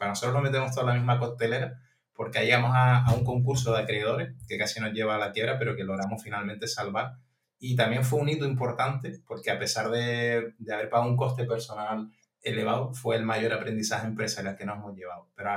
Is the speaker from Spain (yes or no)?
yes; Canary Islands, Spain; Nosotros somos de Gran Canaria, la isla de Gran Canaria, las Canarias de España.